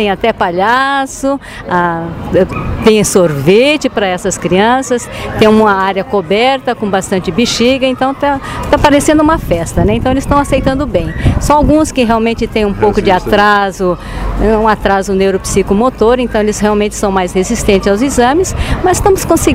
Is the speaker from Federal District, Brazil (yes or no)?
no; São Paulo, Brazil; Eu sou de São Paulo, capital, sou descendente de japoneses, meus pais eram japoneses, e a grande maioria dos japoneses se concentraram em São Paulo e foi lá onde eu nasci.